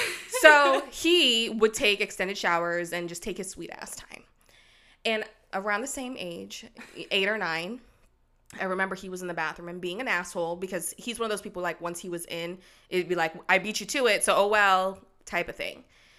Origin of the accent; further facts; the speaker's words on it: Jamaica; moved away; So, because we moved from Jamaica and we were living in a 3-bedroom, 1-bathroom home with 5 of us, okay?